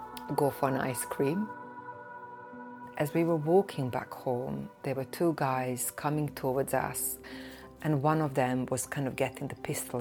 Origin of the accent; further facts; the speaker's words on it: Sarajevo, Bosnia & Herzegovina; English is a second language; now in United Kingdom; I come from Sarajevo, from Bosnia, well, Yugoslavia. I kind of still identify myself as Yugoslav.